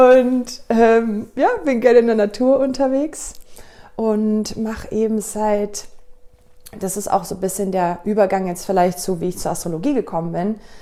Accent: Munich, Bavaria, Germany; Ich komme ursprünglich aus München. Ich war viele Jahre im Ausland gelebt und bin jetzt aber wieder in München.

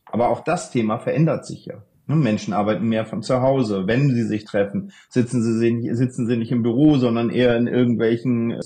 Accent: Lübeck, Schleswig-Holstein, Germany; born there; bin gebürtiger Norddeutscher, in Lübeck geboren

